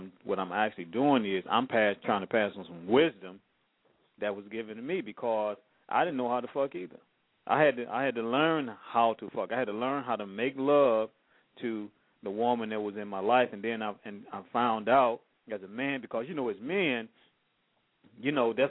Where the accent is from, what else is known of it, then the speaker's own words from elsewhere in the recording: the South, United States; I'm from the South. We gotta pick this field.